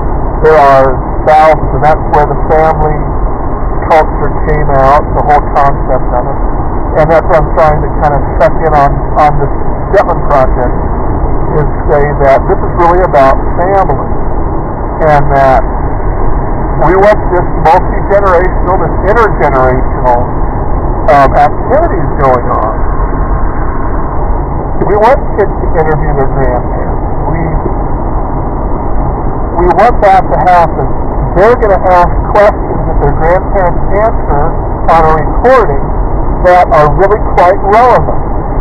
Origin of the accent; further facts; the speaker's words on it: California, United States; My whole entire town that I grew up in Southern California is now just called, it's a derogatory term called Smithville for the Vietnamese.